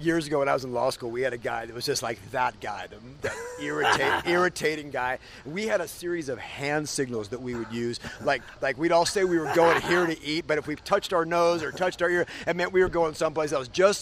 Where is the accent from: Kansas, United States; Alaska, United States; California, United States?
California, United States; San Francisco; I grew up in San Francisco.